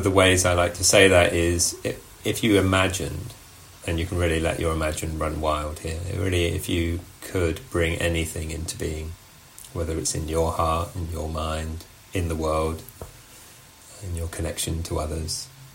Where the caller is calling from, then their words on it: South West England, United Kingdom; I'm tuning in from Dorset in the southwest of the UK